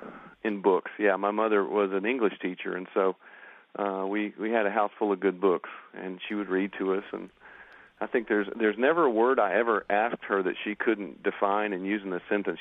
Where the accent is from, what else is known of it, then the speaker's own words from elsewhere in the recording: Nashville, Tennessee, United States; So, I grew up in Nashville where musicians weren't really highly regarded.